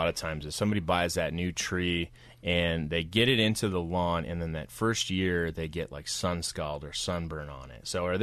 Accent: Portland, Oregon, United States; And not just because I'm from Portland.

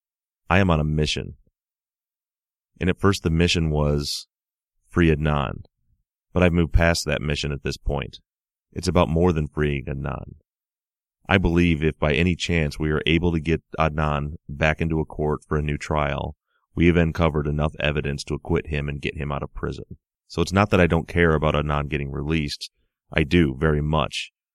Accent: Melbourne, Victoria, Australia; now in London, United Kingdom; living for the last 6 years in London, I'm from Melbourne, Australia

